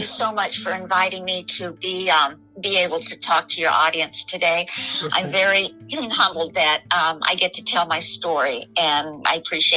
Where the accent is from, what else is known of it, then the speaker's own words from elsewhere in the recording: Miami, Florida, United States; born there; I was born in Miami.